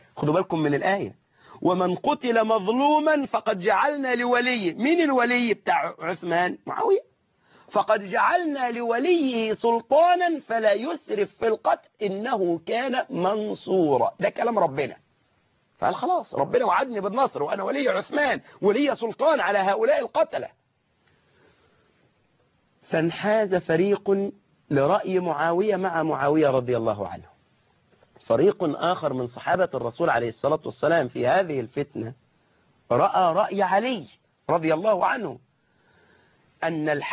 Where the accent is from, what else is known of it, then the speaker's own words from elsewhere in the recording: Egypt; الأحداث عندنا في مصر لا أقول في كل يوم كانت تتغير